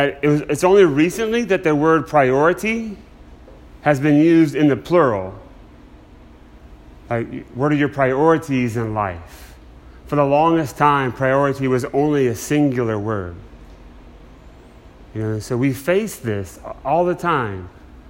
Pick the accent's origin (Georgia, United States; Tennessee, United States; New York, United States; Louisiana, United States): Louisiana, United States; I grew up in South Louisiana. Just everybody I knew was Catholic.